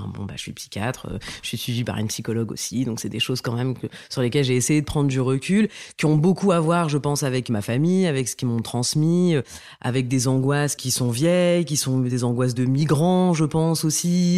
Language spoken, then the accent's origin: French; northern France, France; Alors, donc moi, j'ai grandi dans le nord de la France. Je suis née là-bas. Mes parents sont arrivés, donc ils sont tous les deux marocains.